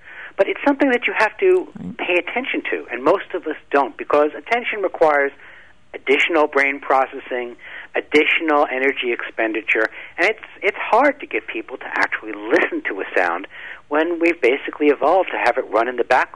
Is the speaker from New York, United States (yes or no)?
yes; New York, United States; I mean, when I was born in New York, and I've always been a city boy, and so to me, normal was, 65, 75 decibels, subway train going by.